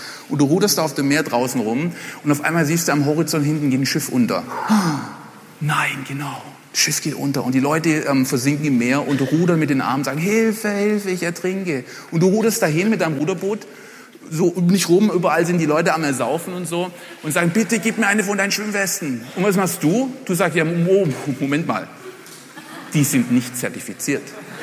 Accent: Germany; accent: German; German is a second language; moved away; …, ich bin zwar seit 10 Jahren ausgewandert, aber mein Englisch ist einfach durchwirkt von meinem deutschen Akzent.

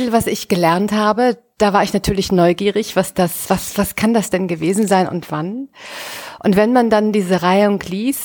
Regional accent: Rhineland, Germany; Ein Rheinländer wie ich, sozusagen ein Landsmann von mir.

